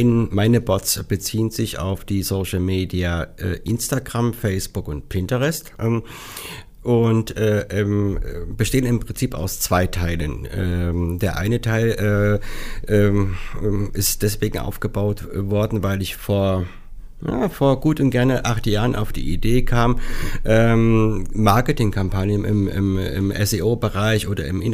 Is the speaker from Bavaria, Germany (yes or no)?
no; Apolda, Thuringia, Germany; ich kann nicht mit einem Account dorthin gehen, die sich mit dem Viadukt meiner Heimatstadt Apolda befassen.